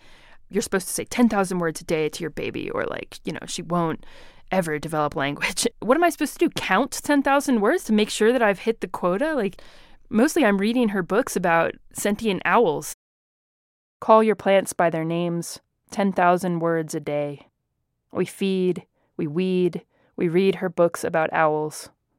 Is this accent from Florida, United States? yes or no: no; Georgia, United States; now in Denver, United States; My wife and I both grew up in the South. She grew up in Virginia. I grew up in Georgia.